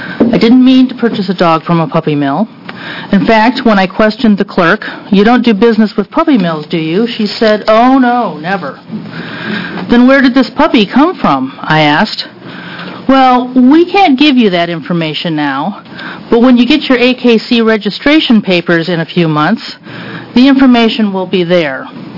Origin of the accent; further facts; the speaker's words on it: Portland, Oregon, United States; I'm from Portland, Oregon.